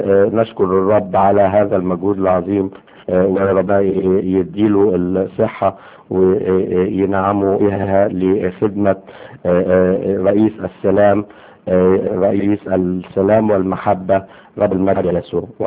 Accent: Egypt; المفروض انه بيقع برضه لينا كمصريين وخاصة اللي موجودين في الخارج

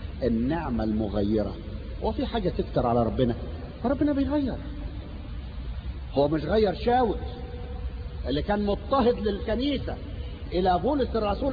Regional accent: Egypt; والعاده دي موجوده لحد النهارده في السودان وعندنا في مصر وفي كل حته

